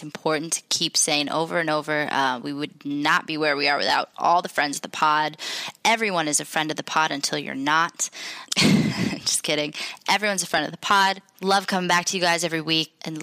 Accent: Jordan; So I'm from Jordan. It's in the Middle East.

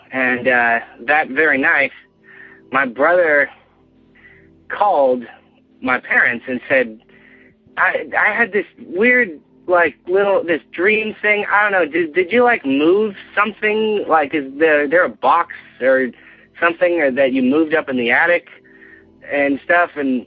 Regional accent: California, United States; I am from California. I am a first-time caller.

